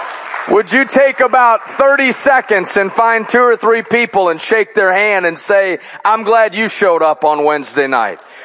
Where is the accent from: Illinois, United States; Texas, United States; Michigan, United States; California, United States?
Illinois, United States; Chicago; now in Cabot, United States; I grew up in Chicago in the Midwest, and so to come to this part of the country is quite a treat.